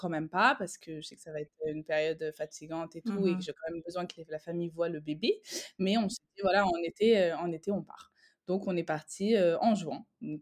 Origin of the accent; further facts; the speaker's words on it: France; on n'est pas venus en mode on est des Français, on vous prend de haut.